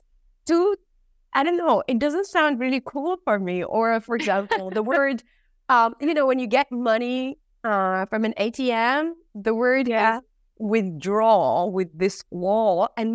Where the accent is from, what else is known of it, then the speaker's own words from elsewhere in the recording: Tunisia; also born or lived in -; English was mostly at home, but Arabic and French were the languages I was taught in because I grew up in Tunisia. So I was born and raised in Tunisia, and I grew up speaking these three languages.